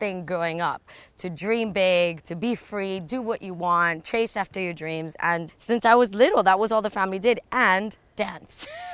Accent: Miami, Florida, United States; Well, I was born and raised in Miami, first American born of my family. They left Cuba

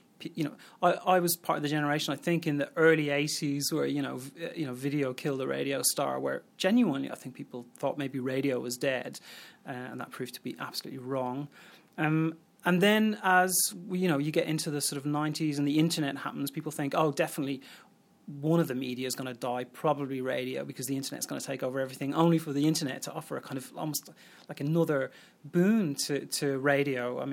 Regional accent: Dublin, Leinster, Ireland; also born or lived in Munich, Germany; I worked for a community station in Dublin when I lived there. I'm from Dublin.

